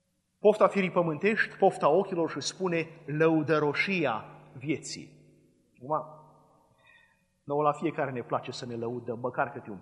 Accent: Cluj, Cluj County, Romania; sunt din Cluj și în Cluj este obiceiul ca la Paști să mergi la stropit

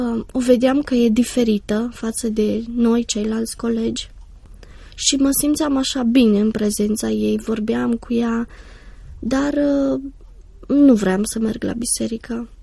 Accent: Cluj, Cluj County, Romania; Am crescut în Cluj. Am crescut într-o familie obișnuită, un copil obișnuit.

